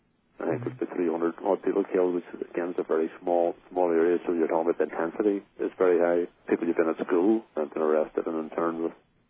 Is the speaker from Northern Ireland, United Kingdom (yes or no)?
yes; Northern Ireland, United Kingdom; I grew up 20 minutes outside of Belfast, and then wasn't aware of anything at the time. It was early 60s